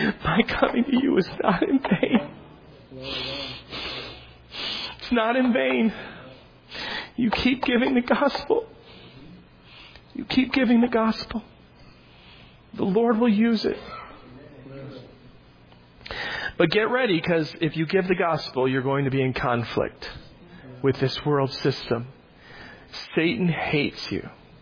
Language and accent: English; Oak Forest, Illinois, United States; also born or lived in Ponchatoula, Louisiana; So I moved from Ponchatoula, Louisiana, back to Oak Forest, Illinois, to be with my father and my stepmom.